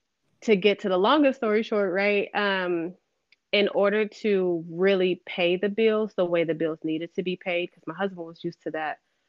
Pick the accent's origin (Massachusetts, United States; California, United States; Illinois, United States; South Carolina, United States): Illinois, United States; Chicago; now in San Antonio, United States; So I'm born and raised in Chicago